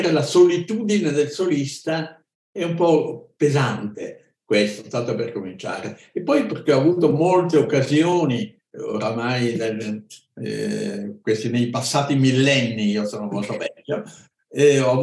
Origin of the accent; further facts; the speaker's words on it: Naples, Campania, Italy; ero bambino, io sono napoletano